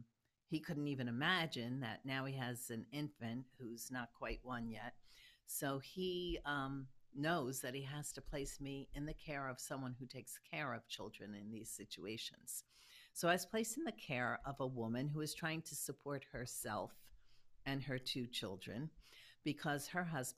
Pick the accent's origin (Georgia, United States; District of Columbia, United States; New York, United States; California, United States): New York, United States; New York City; born there; So I was born in Hell's Kitchen. It's a section of New York City. I would say it's like a rough section of New York City.